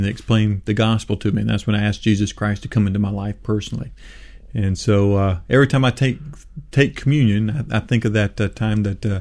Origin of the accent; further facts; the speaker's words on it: United States; I'm an American.